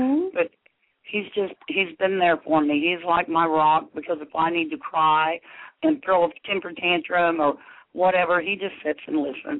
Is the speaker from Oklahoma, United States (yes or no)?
yes; Oklahoma, United States; And I'm from Oklahoma.